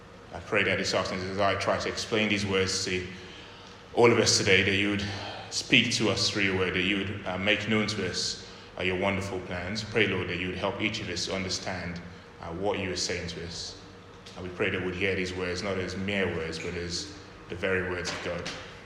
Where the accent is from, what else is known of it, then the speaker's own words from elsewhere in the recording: Nigeria; I'm Nigerian, and I know a lot of Nigerians